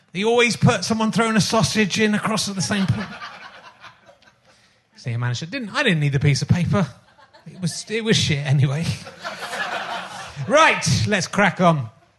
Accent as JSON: {"language": "English", "region": "South West England", "country": "United Kingdom", "said": "And I'm also from Somerset."}